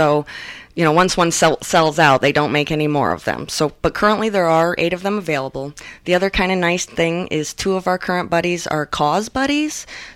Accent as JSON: {"language": "English", "town": "Oneonta", "region": "New York", "country": "United States", "tie": "born or raised there", "said": "I was born and raised here in Oneonta. This is my hometown."}